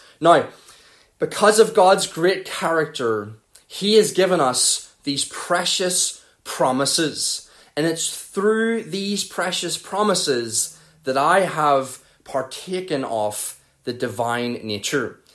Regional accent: North East England, United Kingdom; accent: Mackem; my accent will turn into a Macam one and her one will turn into a Belfast one.

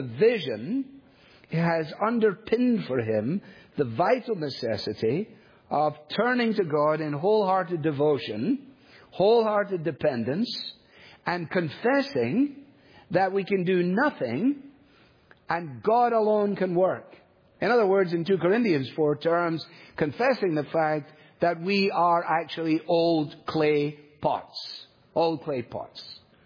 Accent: Scotland, United Kingdom; As a Scotsman, it appeals to me.

